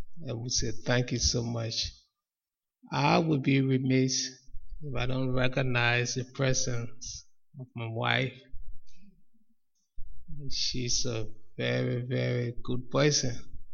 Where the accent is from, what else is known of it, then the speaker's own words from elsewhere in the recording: Liberia; Like a pastor said, I'm from Liberia and I'm honored to be here.